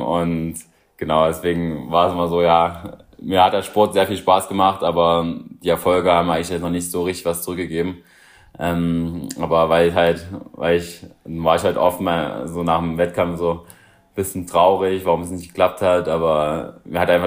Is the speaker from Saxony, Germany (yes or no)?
yes; Leipzig, Saxony, Germany; Also ich komme aus Leipzig, und da gibt's halt viel Laufwettkämpfe